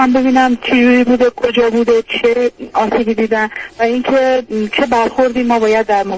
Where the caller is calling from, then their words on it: Iran; چون از ایران هستم نمیدونم حالا چقدر دیگه وقت دارم که تلفنم قطع بشه